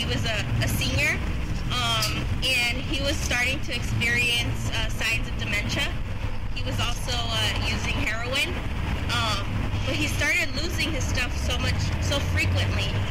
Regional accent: Los Angeles, California, United States; I actually was born and raised in Los Angeles. I've lived 10 years in the East Side, 10 years in Echo Park before it was trendy, and around 8 years in the San Fernando Valley.

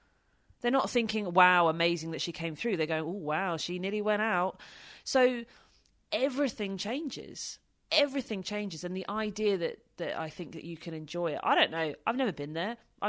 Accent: United Kingdom; And if you do that at the grass court season, what does that mean being a Brit?

